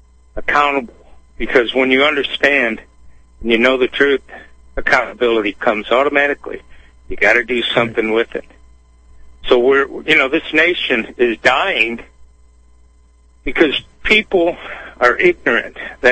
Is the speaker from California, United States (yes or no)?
no; Michigan, United States; now in Tennessee, United States; will never not be a citizen of Michigan. I reside in Tennessee. Because it's like me saying, well, I'm from Michigan, but I'm living in Japan.